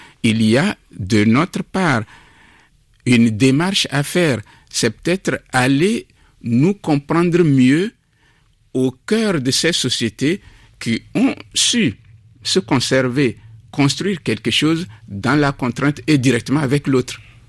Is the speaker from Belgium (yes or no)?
no; Togo; les rythmes que je connaissais chez moi au Togo.